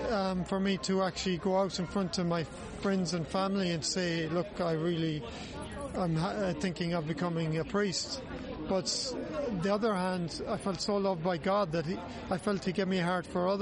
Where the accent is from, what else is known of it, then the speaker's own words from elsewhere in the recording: Dunmore, County Galway, Ireland; I'm from Dunmore, County Galway, and I'm a seminarian having 3 years studied in Maynooth.